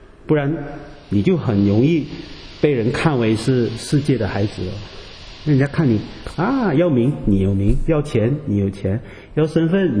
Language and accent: Chinese; China; 我看我们中国人也不会差到哪里去了